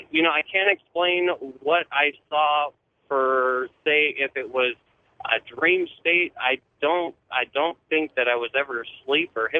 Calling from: California, United States; I'm calling from California.

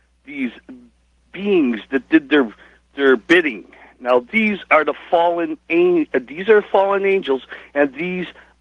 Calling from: Milwaukee, Wisconsin, United States; I'm calling from Milwaukee.

